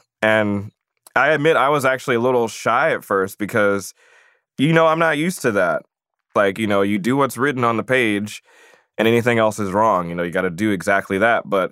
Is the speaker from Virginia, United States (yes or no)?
yes; Virginia, United States; You know, I grew up in Virginia in a Pentecostal church, so the music that I was allowed to listen to was gospel, and that was my roots.